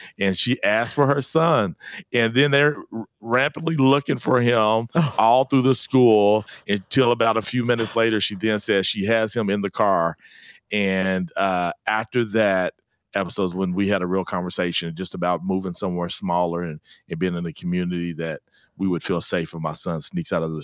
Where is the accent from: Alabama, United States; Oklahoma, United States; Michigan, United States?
Oklahoma, United States; Guthrie; born there; moved away as an adult; So I was born in Guthrie, then left in 1992 for college, and then recently moved, well, not recently now, 2007 moved back.